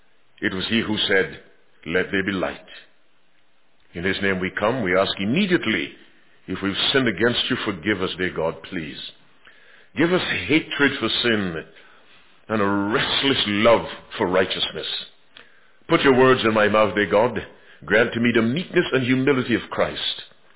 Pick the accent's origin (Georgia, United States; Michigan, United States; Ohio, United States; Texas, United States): Michigan, United States; considering the temperature in my home state of Michigan right now, somewhere in the 20s.